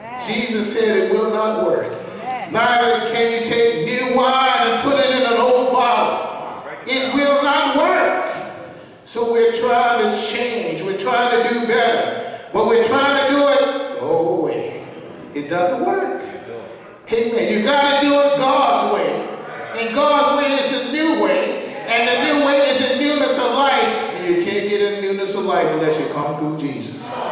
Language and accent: English; the South, United States; when I was growing up, I grew up down south, and I grew up in the Baptist church